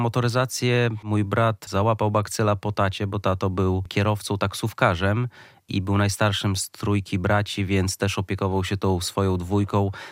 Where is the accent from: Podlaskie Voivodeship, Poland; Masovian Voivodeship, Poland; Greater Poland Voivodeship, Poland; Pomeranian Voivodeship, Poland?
Podlaskie Voivodeship, Poland; Białystok; wracamy do Białegostoku na stałe i tutaj... Tak jak moje dzieciństwo całe w Białymstoku spędziłem i na Podlasiu również zamierzam zakończyć swój żywot, bo osiedliliśmy się na stałe także tutaj pod Białymstokiem.